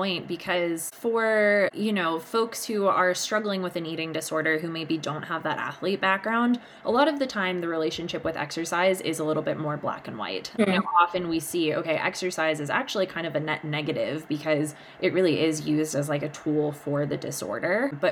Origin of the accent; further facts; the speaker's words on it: East Coast, United States; but I ended up moving out to Colorado. I grew up on the East Coast.